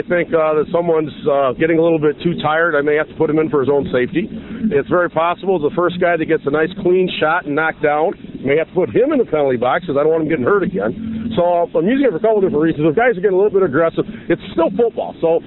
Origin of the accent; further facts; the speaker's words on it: Mount Carroll, Illinois, United States; You know, I'm born and raised in Mount Carroll.